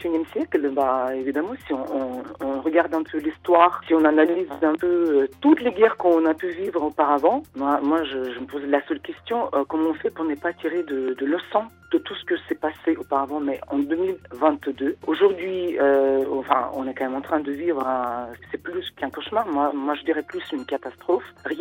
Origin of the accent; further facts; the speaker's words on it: Russia; born there; French is a second language; étant ukrainienne d'origine, moi je suis née en Russie et j'ai encore la famille en Russie. Et j'ai encore la famille en Ukraine